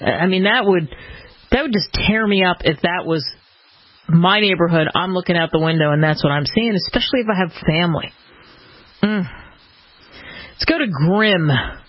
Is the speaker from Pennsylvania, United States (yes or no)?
yes; Philadelphia, Pennsylvania, United States; I mean, I grew up in outside of Philadelphia.